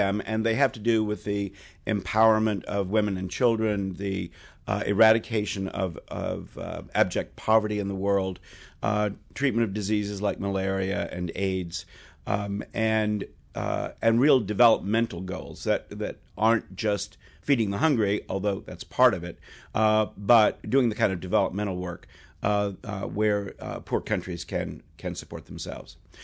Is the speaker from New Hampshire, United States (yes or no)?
yes; New Hampshire, United States; Of course, I'm from New Hampshire. It's the first primary.